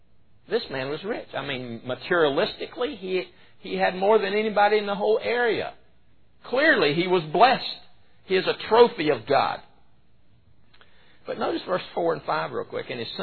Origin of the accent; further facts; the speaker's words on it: Rutherfordton, North Carolina, United States; in this area where I was raised, and I was born in Ruffton